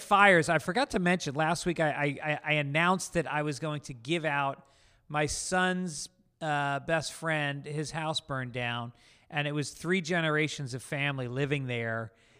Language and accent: English; Tarrytown, New York, United States; And it was all these guys that I grew up with in Tarrytown over the years.